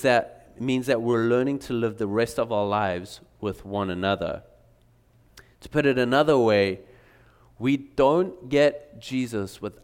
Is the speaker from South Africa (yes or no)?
yes; South Africa; now in United States; I realized, like, we grew up in South Africa watching movies, like American movies and American music. So I was like, I know America. And then I moved here